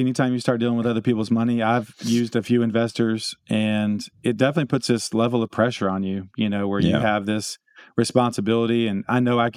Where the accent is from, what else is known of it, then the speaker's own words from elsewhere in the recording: Austin, Texas, United States; I grew up in Austin, and we would drive through Hillsboro a lot. And my family, my mom still lives down there.